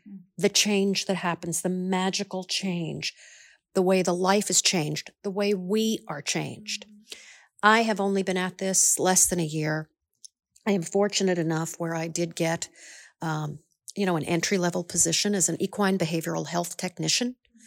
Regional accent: Phoenix, Arizona, United States; I'm from Phoenix, Arizona.

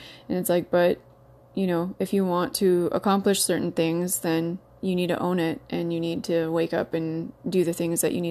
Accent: North Dakota, United States; I grew up in North Dakota, where a lot of us are really proud of doing everything the hard way.

